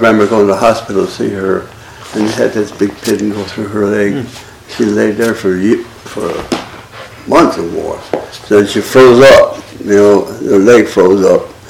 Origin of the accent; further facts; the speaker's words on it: Hartville, Ohio, United States; born there; also born or lived in Miller Branch; But I was born in Hartville, Ohio. And then we moved to Miller Branch, and that's when I went to public schools and did all that stuff.